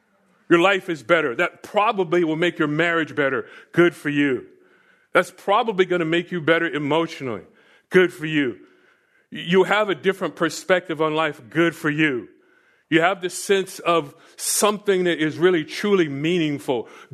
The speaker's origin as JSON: {"language": "English", "region": "Florida", "country": "United States", "tie": "born or raised there", "said": "I grew up in Florida, and there were some people that called me."}